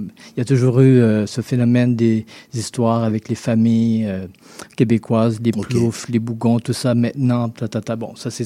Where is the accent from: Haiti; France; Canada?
Haiti; born there; Moi, mes deux parents sont haïtiens, mais je suis née en Haïti.